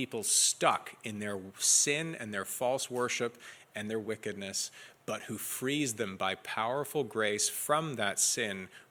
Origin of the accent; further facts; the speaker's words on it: Bible Belt, United States; I grew up in the Bible Belt.